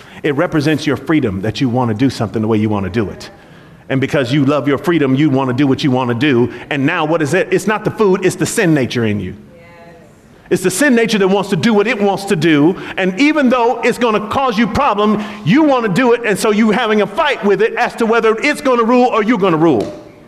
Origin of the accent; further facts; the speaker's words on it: California, United States; I grew up here in the Bay Area, so I'm used to seeing hills everywhere.